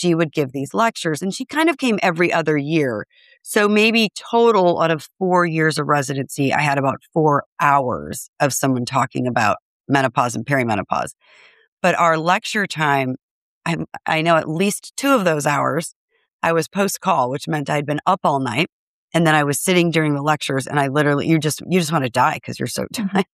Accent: Minnesota, United States; And I'm from Minnesota. So I'm very proud of my state.

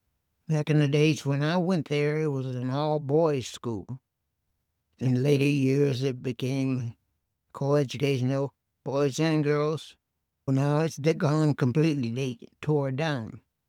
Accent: Cleveland, Ohio, United States; Cleveland, Ohio.

